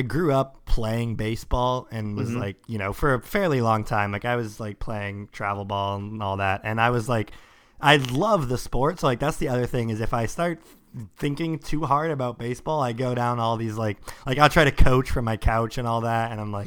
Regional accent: Sammamish, Washington, United States; I grew up in Sammamish and my dad worked in Seattle.

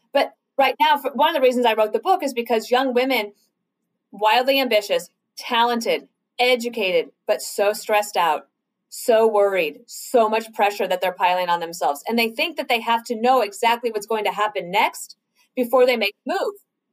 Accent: Denver, Colorado, United States; so I grew up in Denver, Colorado.

